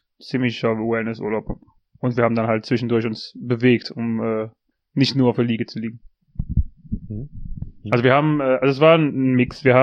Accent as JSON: {"language": "German", "region": "Trentino-Alto Adige", "country": "Italy", "said": "Südtirol ist ja im Norden von Italien, aber es ist halt, es ist eine deutschsprachige Region"}